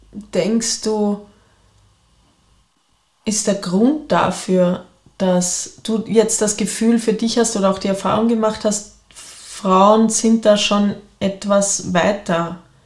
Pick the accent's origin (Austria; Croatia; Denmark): Austria; ich bin am Dorf groß geworden in Österreich in den 80er Jahren, im Bauernhof.